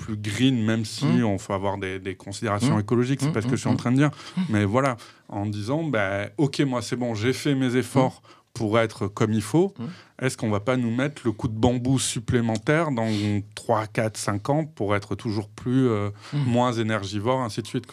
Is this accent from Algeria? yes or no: no; Mont-de-Marsan, Nouvelle-Aquitaine, France; je viens de Mont-de-Marsan dans les Landes.